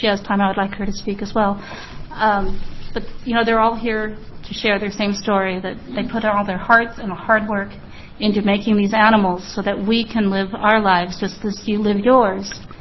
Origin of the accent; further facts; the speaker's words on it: Aloha, Oregon, United States; from Aloha, Oregon.